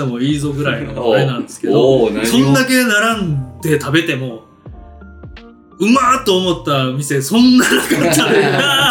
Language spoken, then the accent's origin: Japanese; Osaka, Japan; now in Tokyo, Japan; ほんまに大阪阪神間で生まれ育って住んできての感覚で